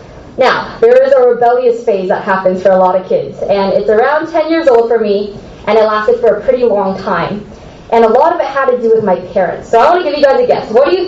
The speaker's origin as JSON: {"language": "English", "town": "San Jose", "region": "California", "country": "United States", "tie": "born or raised there", "said": "So I grew up in California basically for my whole life, in San Jose, Cupertino area, so like 20 minutes from here."}